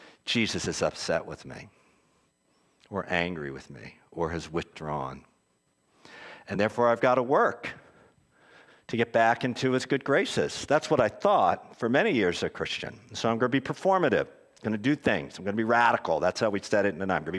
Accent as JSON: {"language": "English", "town": "Philadelphia", "region": "Pennsylvania", "country": "United States", "said": "I'm from Philly. We tend to overstate things."}